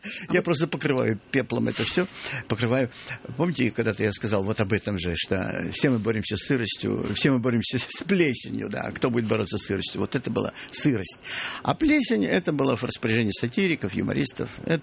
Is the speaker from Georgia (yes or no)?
no; Odesa, Odesa Oblast, Ukraine; Я же приехал из Одессы